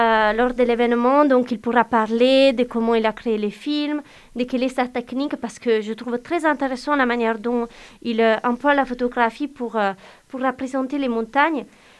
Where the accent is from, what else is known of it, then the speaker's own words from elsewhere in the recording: Apulia, Italy; French is a second language; Pour moi, que je suis italienne, est vraiment intéressant parce que je viens des Puy, donc sous la côte adriatique.